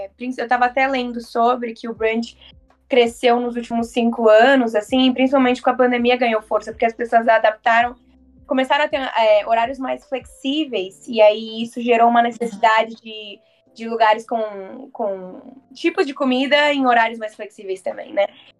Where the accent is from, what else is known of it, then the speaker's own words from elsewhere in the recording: São Paulo, Brazil; also born or lived in Manaus; Eu sou de Manaus, né? Eu cresci em São Paulo, mas eu sou de Manaus. Então eu vou muito pra lá durante as minhas férias